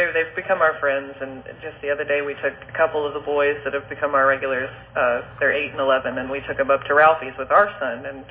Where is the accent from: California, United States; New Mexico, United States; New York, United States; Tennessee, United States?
Tennessee, United States; Nashville; No, I was born and raised in Nashville. I was actually born in Donelson, which, if you're from Nashville, you know it's just a suburb